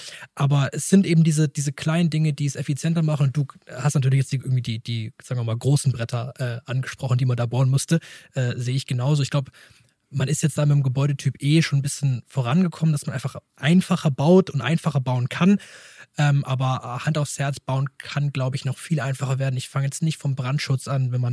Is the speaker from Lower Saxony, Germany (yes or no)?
no; Mannheim, Baden-Württemberg, Germany; Ich komme ja aus Mannheim und kandidiere hier.